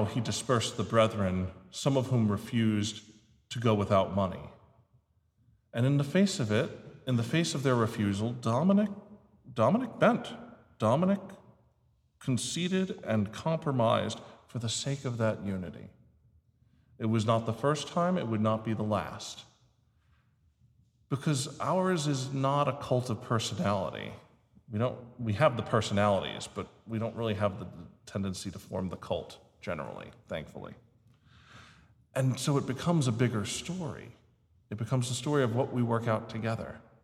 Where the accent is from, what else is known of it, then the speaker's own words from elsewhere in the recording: New York, United States; Again, I'm a New Yorker, I'm an Italian, and I'm a whiner.